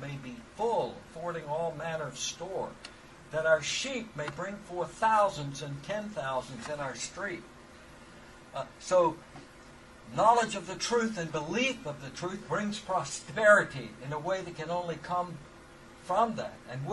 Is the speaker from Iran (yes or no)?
no; North Carolina, United States; I can remember when just 50 years ago when I grew up here in North Carolina, in our driveway, my father never took the keys out of the car.